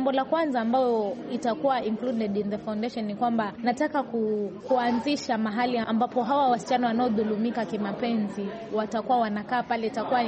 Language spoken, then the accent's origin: Swahili; Kilifi County, Kenya; born there; nimezaliwa Kilifi County